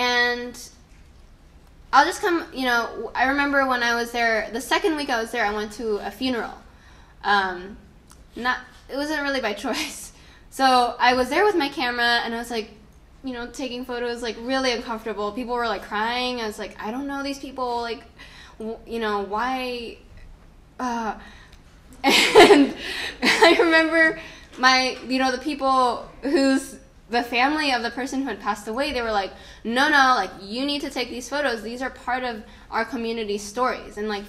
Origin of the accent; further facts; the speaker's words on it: China; also born or lived in Malaysia; When I went back to Malaysia, because I grew up in China, my cousins would call me China girl.